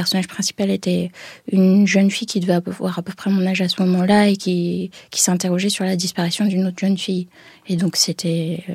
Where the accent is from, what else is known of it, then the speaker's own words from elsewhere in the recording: France; first language English; French is a second language; elle voulait absolument qu'on parle anglais, donc vu qu'on était en France, de garder ce rapport à la langue maternelle.